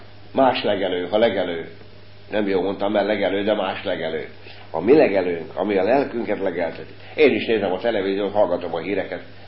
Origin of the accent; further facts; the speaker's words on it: Álmosd, Hajdú-Bihar, Hungary; born there; Ez nem úgy van, hogy megkereszteltek, konfirmáltam, én kérem, Álmosdon születtem, nagyapám is református volt.